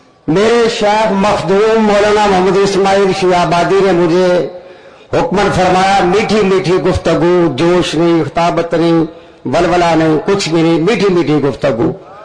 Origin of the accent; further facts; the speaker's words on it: Chawinda, Punjab, Pakistan; میرا تعلق چونکہ چرنڈا سے ہے، چرنڈا ایک سرحدی قصبہ ہے، چرنڈا وہی قصبہ ہے جہاں 1965 میں ہندوستان نے 550 ٹینک کے ساتھ اس بارڈر پہ حملہ کیا تھا